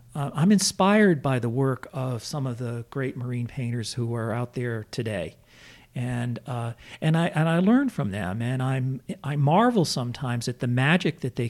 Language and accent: English; New Paltz, New York, United States; I grew up in New Paltz. I bought my first baseball glove at Montgomery Ward's in Kingston. This is where my mother and father shopped.